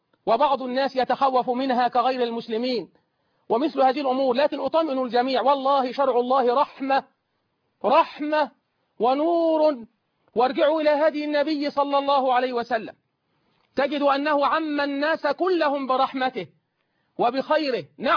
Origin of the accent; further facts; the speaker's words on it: Egypt; كلنا كمصريين